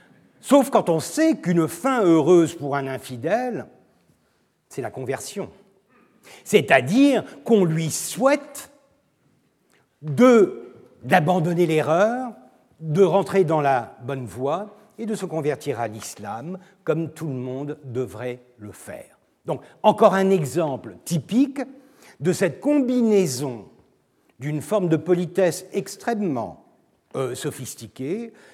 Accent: Turkey; French is a second language; Je suis turc, je ne parle pas l'arabe.

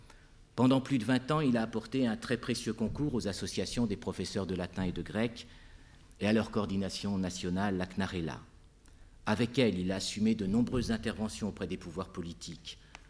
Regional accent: Nantes, Pays de la Loire, France; Permettez-moi de dire, puisque je suis de Nantes

